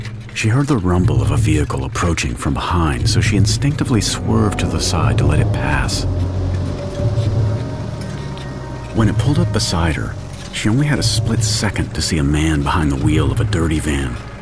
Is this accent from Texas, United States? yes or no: yes; Texas, United States; In my home state of Texas, a monster named Dean Corll abducted and murdered at least 28 teenage boys under the noses of police in Houston.